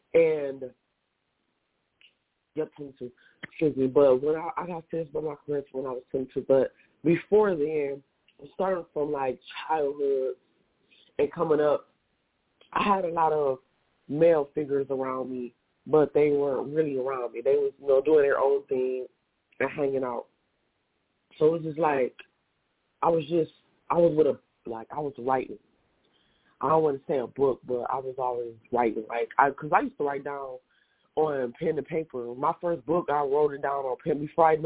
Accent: Toledo, Ohio, United States; moved away as an adult; now in Georgia, United States; And I'm also from Ohio, Toledo, Ohio, small town. But I reside in Georgia right now.

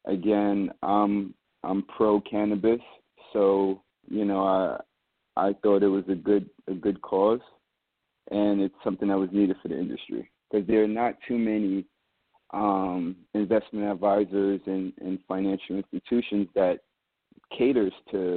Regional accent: New York City, New York, United States; I'm from Queens, New York.

